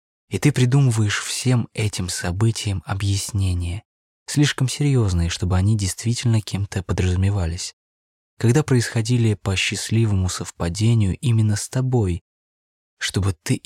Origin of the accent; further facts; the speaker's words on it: Oryol, Oryol Oblast, Russia; А еще это небольшой оммаж моему родному городу Орлу, его летним закатом и очень редко, но случающимся только там маленьким человеческим чудесам.